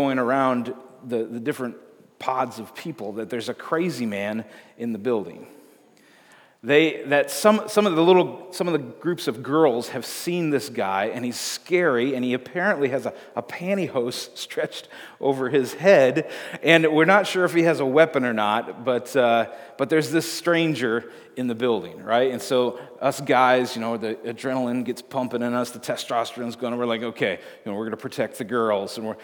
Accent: Waukesha, Wisconsin, United States; So I grew up in Waukesha, Wisconsin, and I grew up going to a large old United Methodist church.

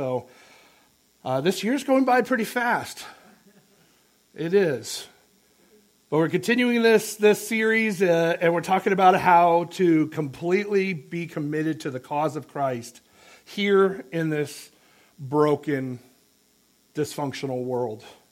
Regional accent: San Diego, California, United States; But I grew up in San Diego, and how can I not be a Charger fan, especially in the 80s with Dan Fouts and Winslow and Chandler and all those great wide receivers?

